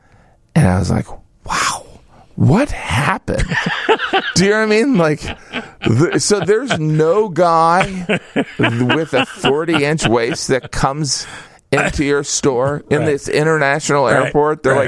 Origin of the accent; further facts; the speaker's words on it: Indiana, United States; I grew up in Northwest Indiana.